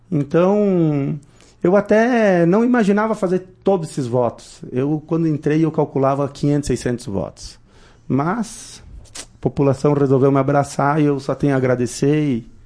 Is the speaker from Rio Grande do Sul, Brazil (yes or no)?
yes; Marau, Rio Grande do Sul, Brazil; eu nasci e me criei em Marau